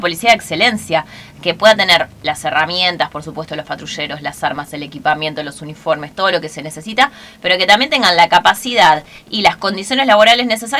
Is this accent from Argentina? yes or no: yes; Rosario, Santa Fe, Argentina; yo soy de la ciudad de Rosario, soy santafesina, de Rosario, ¿verdad? Pero vivo en Rosario ya hace, sí, muchos años